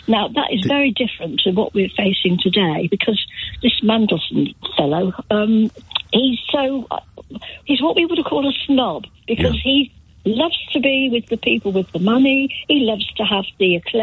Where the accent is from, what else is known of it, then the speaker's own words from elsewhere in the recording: Morton Mole, West Midlands, United Kingdom; also born or lived in Eddington Spa; yes, I was born in Warwickshire, actually, in Eddington Spa. Yes. And I grew up in a little village called Morton Mole.